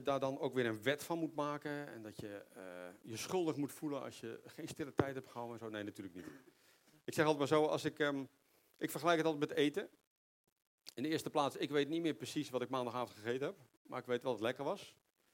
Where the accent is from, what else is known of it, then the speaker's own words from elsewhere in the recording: Netherlands; Ik denk dat wij als Nederlanders ook heel erg houden van waarom vragen.